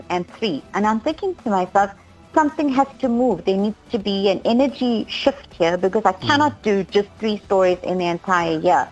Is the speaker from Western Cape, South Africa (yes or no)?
no; Umzinto, KwaZulu-Natal, South Africa; I was growing up in Umzinto on the south coast of KZN.